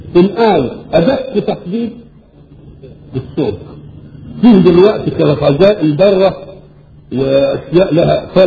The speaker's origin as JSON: {"language": "Arabic", "country": "Egypt", "accent": "Egyptian", "said": "احنا لما نروح بلاد ان كلمناهم بلهجتنا المصريه ما تموت ولا كلمه"}